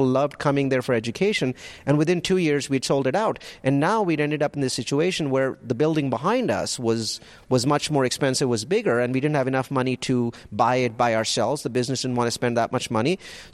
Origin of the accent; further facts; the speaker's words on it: India; moved away as an adult; now in United States; Yeah, so I'm from India. I came to the U.S. in 97 as a network engineer